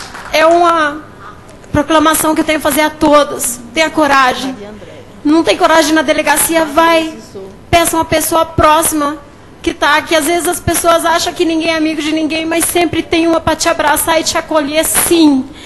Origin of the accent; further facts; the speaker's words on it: Mato Grosso do Sul, Brazil; sou do Mato Grosso do Sul, eu vim fazer um questionamento.